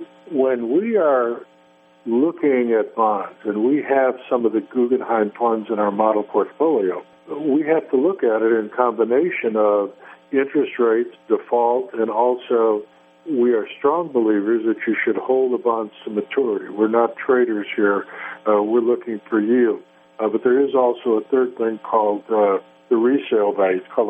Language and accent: English; Chicago, Illinois, United States; I've got a real axe to grind because I grew up in Chicago, and I see what's happening in Michigan, and I see what's happening in Illinois.